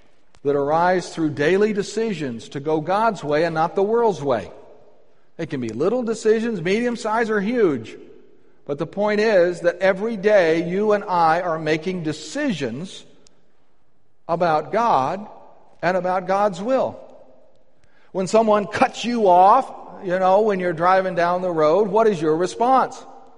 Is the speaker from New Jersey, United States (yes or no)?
no; Birmingham, Alabama, United States; born there; I'm a Southerner, born in Birmingham, Alabama. You play … I will stand up and salute.